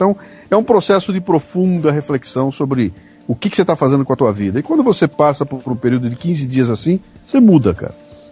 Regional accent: Bauru, São Paulo, Brazil; born there; moved away as an adult; now in São Paulo, Brazil; Vim para São Paulo com 19 anos, nasci em Bauru

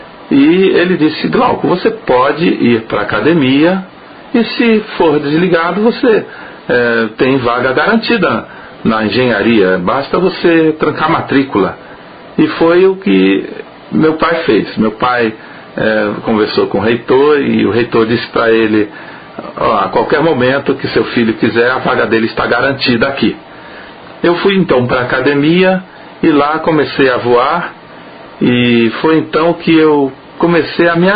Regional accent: Recife, Pernambuco, Brazil; born there; tenho 59 anos. Nasci no Recife

